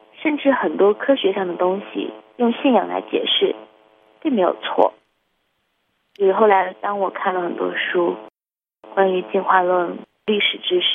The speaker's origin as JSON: {"language": "Chinese", "country": "China", "lives_now": "United States", "said": "很少有人因为我是中国人对我怎么样有什么样不好的态度"}